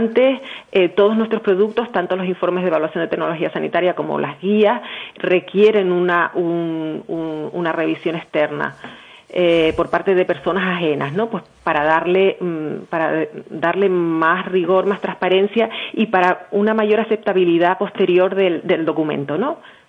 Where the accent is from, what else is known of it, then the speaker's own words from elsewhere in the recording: Spain; el español, bueno, porque somos españoles, ¿no?